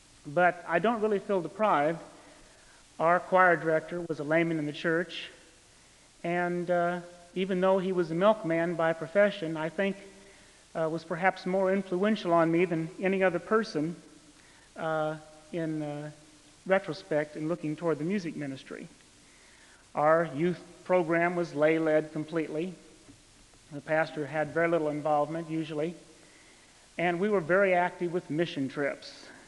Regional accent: Iowa, United States; I have long suspected when I was a child growing up in Iowa that I might be involved in some kind of service that would lead to full-time ministry.

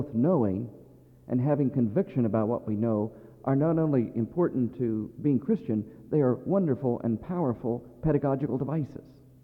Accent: Ohio, United States; never growing up in the South, that for some reason central Ohio never generated the stories for me

